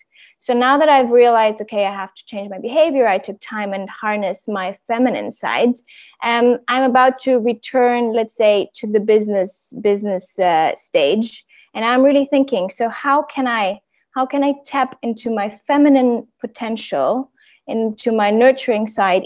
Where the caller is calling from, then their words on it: Greece; I'm tuning in from Greece.